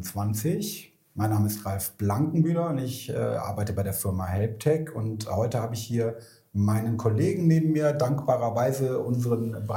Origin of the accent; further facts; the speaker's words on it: Cologne, North Rhine-Westphalia, Germany; Ja, mir geht als Kölner natürlich das Herz auf, dass es auch ein Beratungszentrum in meiner Heimatstadt gibt.